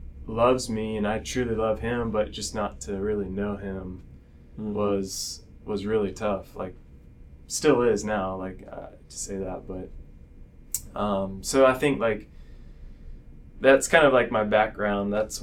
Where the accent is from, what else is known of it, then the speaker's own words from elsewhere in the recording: Raleigh, North Carolina, United States; now in Kentucky, United States; I grew up in North Carolina, Raleigh, North Carolina, and have pretty much lived there my whole life till college and moved to Kentucky, which is now I'm here